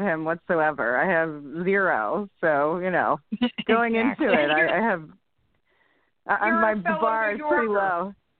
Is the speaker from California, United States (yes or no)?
no; New Jersey, United States; I grew up in Jersey, in like rural Jersey.